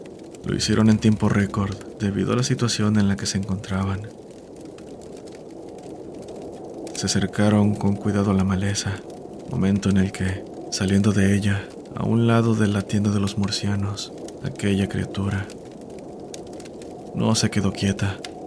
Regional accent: San Luis Potosí, Mexico; Somos de San Luis Potosí, capital

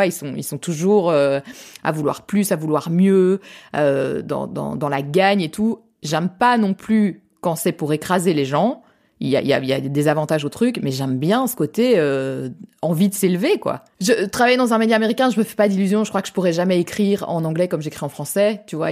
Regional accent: France; accent: French; j'ai quand même un accent de Frenchie

